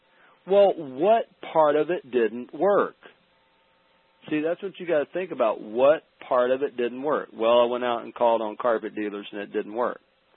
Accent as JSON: {"language": "English", "region": "Alabama", "country": "United States", "said": "Now, maybe it's harder for me because I'm from Alabama and I've been conditioned a certain way"}